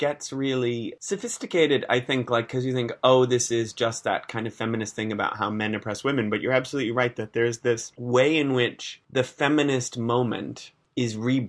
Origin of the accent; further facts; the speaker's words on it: Massachusetts, United States; Now, of course, I'm from Massachusetts.